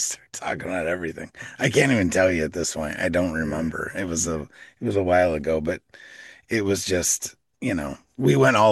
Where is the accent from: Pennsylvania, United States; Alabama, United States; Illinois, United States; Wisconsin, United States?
Illinois, United States; born there; No, well, so I was born right outside Chicago. So I'm actually a really big fan of Chicago deep dish pizza.